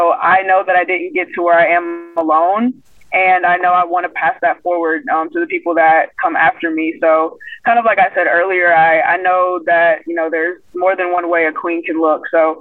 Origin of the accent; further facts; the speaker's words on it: Lafayette, Louisiana, United States; I'm studying business management, and I'm from Lafayette, Louisiana.